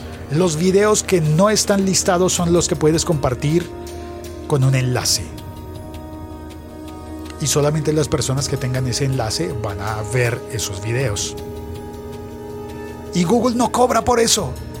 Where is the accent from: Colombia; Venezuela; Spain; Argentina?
Colombia; en mi país le llamaríamos la colombianada o la malicia indígena